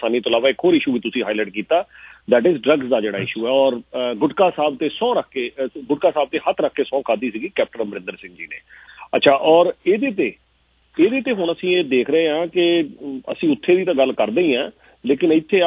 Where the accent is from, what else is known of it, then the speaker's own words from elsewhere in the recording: Punjab, India; but ਜਿਹੜੇ ਅਸੀਂ ਲੱਖਾਂ ਕਰੋੜਾਂ ਦੇ ਵਿੱਚ ਅਸੀਂ ਪੰਜਾਬੀ ਹਾਂ